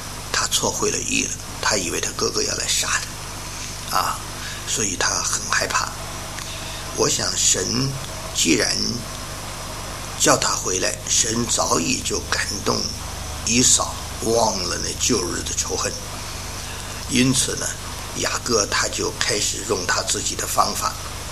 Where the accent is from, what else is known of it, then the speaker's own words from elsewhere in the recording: China; 我们中国人有一句话说呀，当官不打送礼的